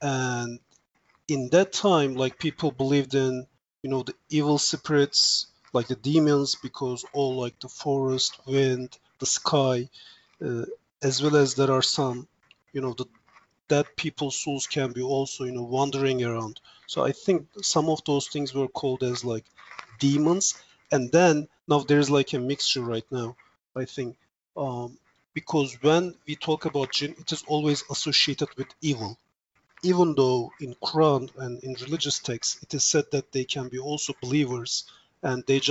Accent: Turkey; English is a second language; And I'm originally from Turkey. That's all.

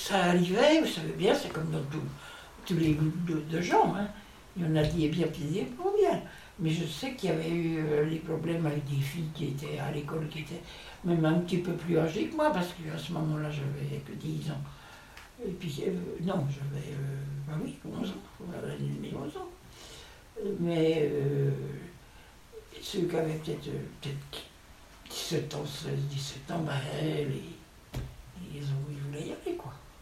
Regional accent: Sully, France; born there; Je suis né à Sully, parce qu'à ce moment-là, on allait pour la maternité.

